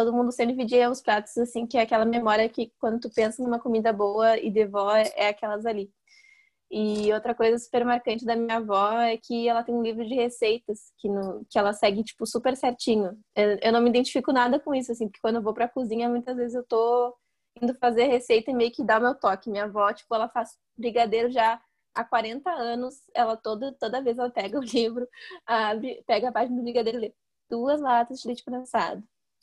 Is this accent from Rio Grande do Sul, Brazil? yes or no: yes; Rio Grande do Sul, Brazil; Como a gente é aqui do Rio Grande do Sul, é muito tradicional, pelo menos na minha casa, tinha cuca e tinha sopa de capelete.